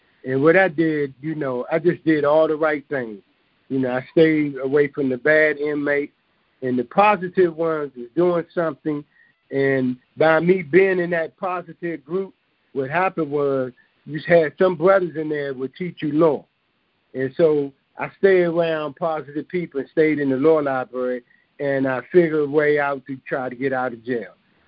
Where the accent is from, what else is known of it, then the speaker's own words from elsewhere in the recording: Trinidad & Tobago; these are friends that I grew up with in Trinidad.